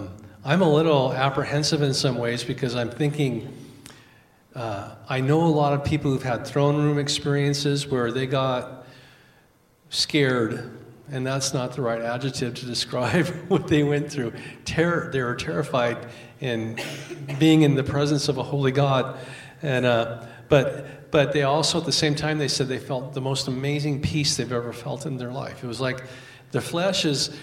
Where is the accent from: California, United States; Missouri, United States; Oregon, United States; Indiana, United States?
Oregon, United States; I grew up on the Oregon coast where most of my friends' dads were loggers, longshoremen, or fishermen, or they worked in a mill.